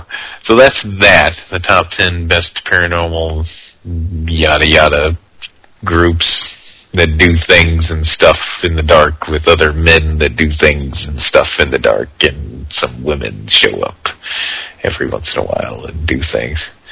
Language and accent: English; Indiana, United States; I'm from Indiana, so you tell me where I stand with Kentucky, right?